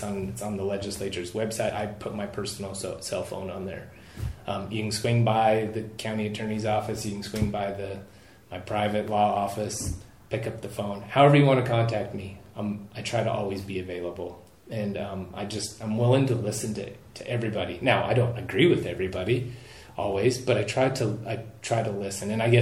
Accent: South Dakota, United States; So, you know, I grew up in South Dakota, went to high school in South Dakota, but my mom's family's all from Wyoming.

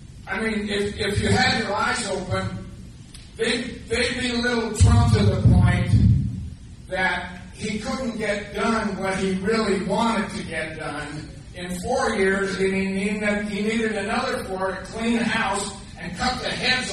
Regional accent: Wyoming, United States; I am not from Johnson County. I'm from Sheridan County, and attended that meeting yesterday.

